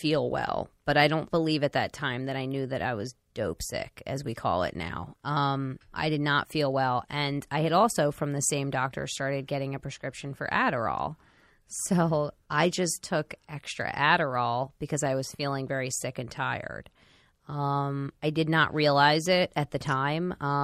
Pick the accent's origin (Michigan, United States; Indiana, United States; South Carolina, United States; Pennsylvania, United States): Pennsylvania, United States; Philadelphia; I mean, I grew up in South Philly, so I knew all about, perks and all that stuff.